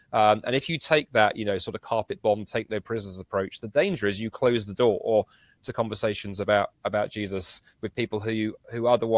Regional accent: United Kingdom; We're so British. We caveat things all the time.

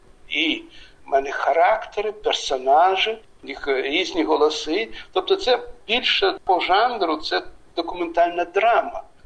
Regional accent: Chernivtsi, Chernivtsi Oblast, Ukraine; Україна, Чернівці моя мала батьківщина

